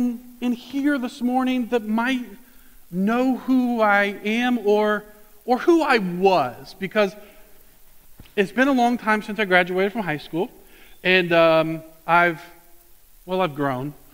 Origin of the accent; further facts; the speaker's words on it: Warren, Indiana, United States; But I grew up in Indiana. I grew up down around Warren. I went to Converse Church of Christ.